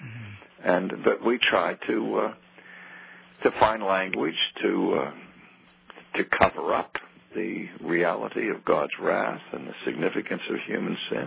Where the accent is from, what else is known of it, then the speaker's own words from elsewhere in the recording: Pittsburgh, Pennsylvania, United States; and so since I'm from Pittsburgh, I get the sports wrap-up every evening